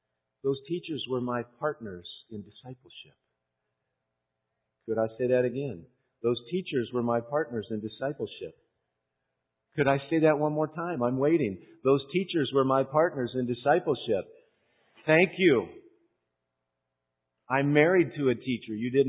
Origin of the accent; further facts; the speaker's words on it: Illinois, United States; also born or lived in Indiana; I'm from Illinois. I grew up in central Illinois. I moved to central Indiana to pastor. Now I'm in Michigan.